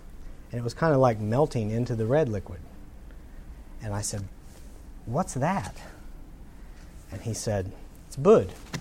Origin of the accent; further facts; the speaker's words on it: Tennessee, United States; I was raised in the South. And in Tennessee, we have what's called Southern hospitality.